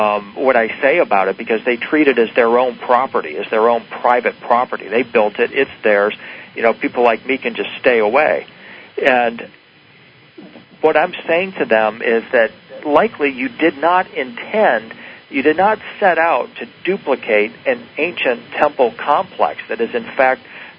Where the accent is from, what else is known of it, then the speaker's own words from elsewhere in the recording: Detroit, Michigan, United States; I grew up in near Detroit, Michigan.